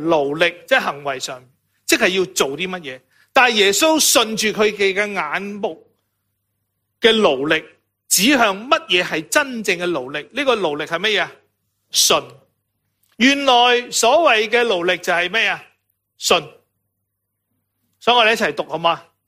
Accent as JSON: {"language": "Chinese", "region": "Guangdong", "country": "China", "said": "我们中国人，我们广东人很喜欢说天跌下来，就是神赐给我们。"}